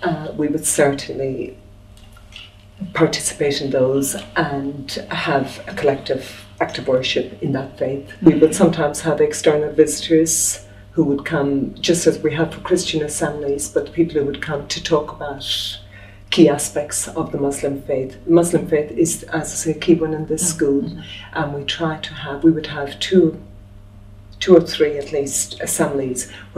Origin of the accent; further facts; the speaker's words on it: Ireland; moved away as an adult; now in London, United Kingdom; I come from Ireland. Mm-hmm. I did teacher training in Ireland, and I left Ireland when I was 19 and came to live in London.